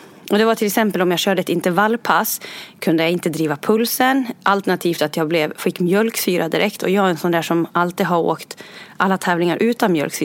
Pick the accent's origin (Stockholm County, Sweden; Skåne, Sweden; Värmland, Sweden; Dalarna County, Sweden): Dalarna County, Sweden; Orsa; born or raised there